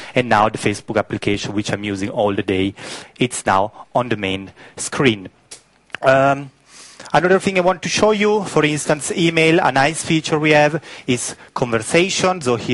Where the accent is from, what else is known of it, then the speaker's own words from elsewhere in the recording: Ticino, Switzerland; I'm coming from Ticino, so in Italian, big family, as always.